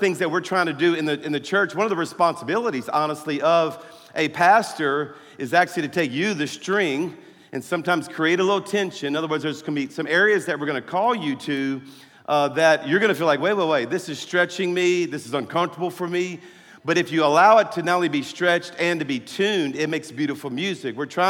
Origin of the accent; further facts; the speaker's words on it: Louisiana, United States; I'm from South Louisiana, you know, eating is an Olympic sport down there, everybody.